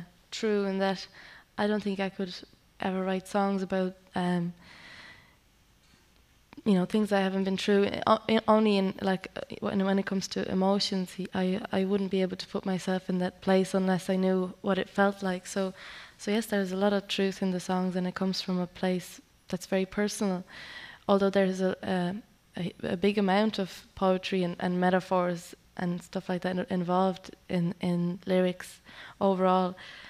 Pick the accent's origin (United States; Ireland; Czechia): Czechia; I am a musician. I am from Czech Republic.